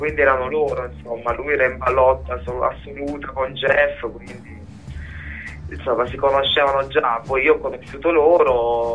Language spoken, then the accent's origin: Italian; Apulia, Italy; io e Michela che veniamo dalla Puglia